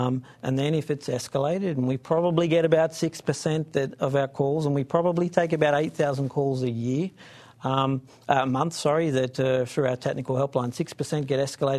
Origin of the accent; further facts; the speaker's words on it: Australia; As an Aussie saying a German word.